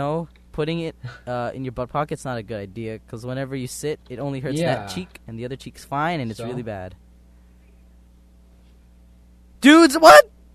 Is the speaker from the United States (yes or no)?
no; Philippines; I'm Filipino, though.